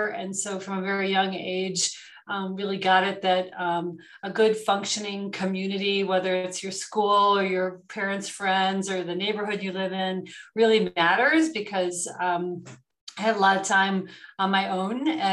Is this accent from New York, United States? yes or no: yes; New York, United States; And I actually came here from upstate New York. So I grew up in the Finger Lakes, which is a very different kind of a rural setting.